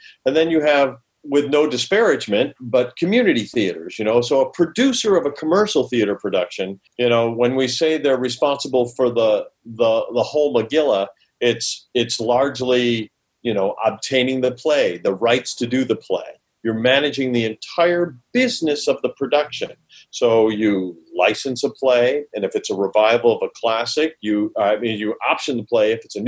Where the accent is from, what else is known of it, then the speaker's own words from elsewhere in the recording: Rochester, New York, United States; I'll skip the formative years growing up in Rochester, New York, and jump to the more professional years.